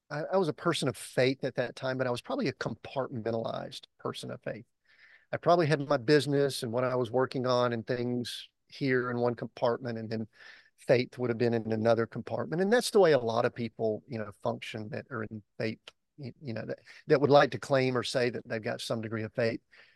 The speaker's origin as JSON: {"language": "English", "town": "Atlanta", "region": "Georgia", "country": "United States", "tie": "born or raised there", "said": "I grew up in the South, in the Atlanta, Georgia area."}